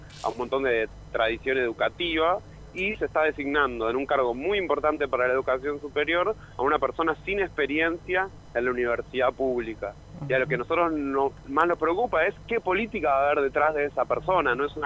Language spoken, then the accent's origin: Spanish; Argentina; Nosotros somos el argentino, un país con un sistema universitario de muchos años